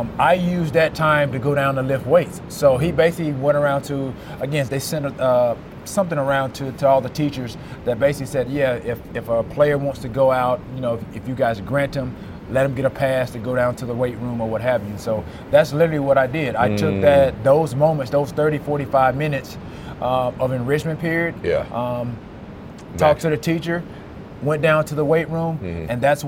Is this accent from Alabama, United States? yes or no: yes; Alexander City, Alabama, United States; Alexander City, Alabama. Relatively small town.